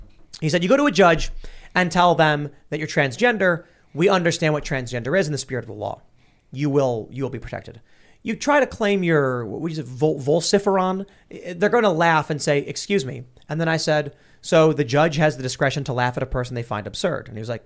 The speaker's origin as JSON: {"language": "English", "town": "Chicago", "region": "Illinois", "country": "United States", "tie": "born or raised there", "said": "So, my attitude is, growing up in Chicago."}